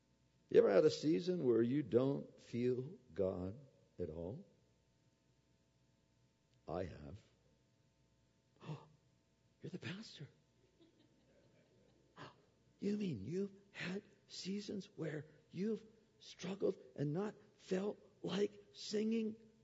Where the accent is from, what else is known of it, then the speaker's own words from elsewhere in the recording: Pennsylvania, United States; We don't see it as much here as you do where I grew up in Pennsylvania